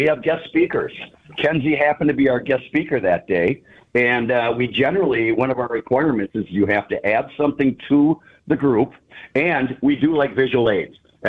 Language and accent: English; Green Bay, Wisconsin, United States; now in Brookfield, United States; I'm located in Brookfield, Wisconsin. I grew up in Green Bay. So for a good portion of my life, I lived in Green Bay.